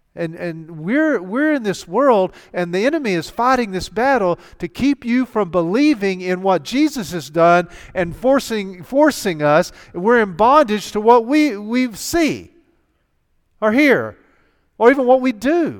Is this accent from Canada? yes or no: no; Southern United States, United States; I'm a Southern American. Not from South America. I'm from the South in the United States of America.